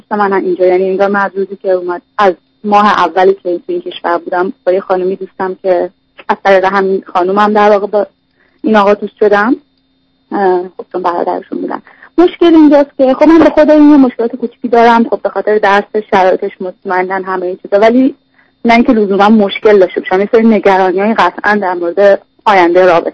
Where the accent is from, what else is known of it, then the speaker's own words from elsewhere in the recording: Iran; moved away as an adult; من از اروپا تماس میگیرم. من 3.5 سال پیش از ایران اومدم بیرون، رفتم فرانسه برای فوق لیسانس تو ایران، دانشگاه تهران لیسانس خونده بودم